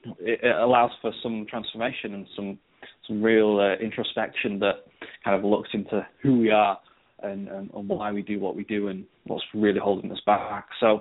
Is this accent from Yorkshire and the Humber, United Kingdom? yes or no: yes; Leeds, Yorkshire and the Humber, United Kingdom; accent: Northern English; So I'm from the north, I'm from Leeds, which is about 3-4 hours drive up north. So you might be able to tell by my accent